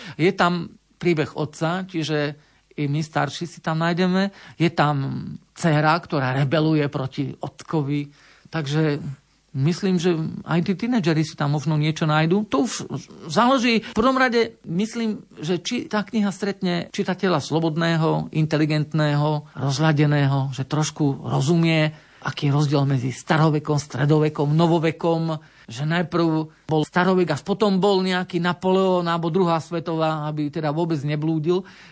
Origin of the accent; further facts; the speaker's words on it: Detva, Banská Bystrica Region, Slovakia; bol som doma, v mojom rodnom dome, lebo som rodák z Detvy, hoci tam už roky žiaľ nemôžem bývať.